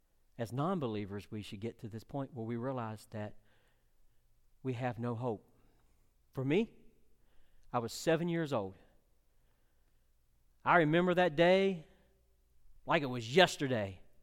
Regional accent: West Virginia, United States; And listen, I grew up in West Virginia. When we had revival, we had revival.

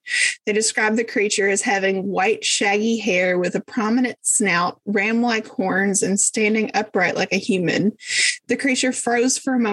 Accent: Appalachia, United States; Growing up in Appalachia, let me tell you, like when you are driving some of the back roads, one of your worst fears is something stepping out of the woods in front of you.

